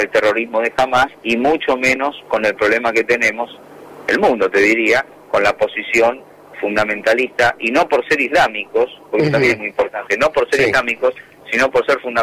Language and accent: Spanish; Argentina; todos nosotros como argentinos